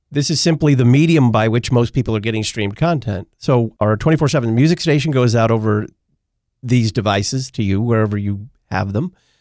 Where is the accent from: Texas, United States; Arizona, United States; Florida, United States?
Texas, United States; That's hot to me. And I grew up in Texas, so that's hot.